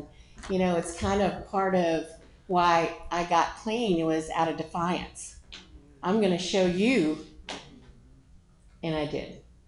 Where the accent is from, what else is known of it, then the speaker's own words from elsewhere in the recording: Houston, Texas, United States; And, you know, when I got there, I was like, I'm from Houston. Never been to a small town, never knew.